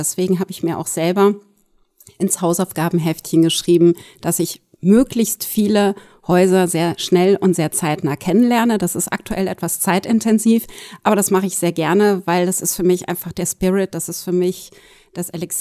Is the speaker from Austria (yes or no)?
no; Bad Orb, Hesse, Germany; Tatsächlich in Bad Orb groß geworden, da lebt meine Mutter heute noch.